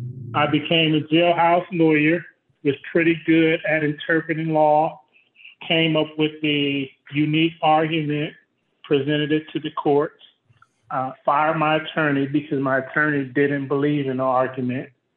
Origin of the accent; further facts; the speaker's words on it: Compton, California, United States; growing up in Compton, I didn't see much. The greatest I saw was drug dealing. That was the best version of a person that I saw growing up in South LA.